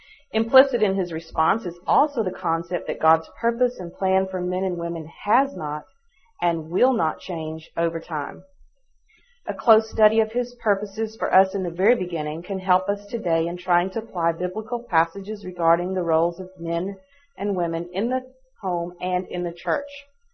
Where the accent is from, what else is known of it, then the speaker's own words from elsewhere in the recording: Texas, United States; I'm from Texas, and that's good enough.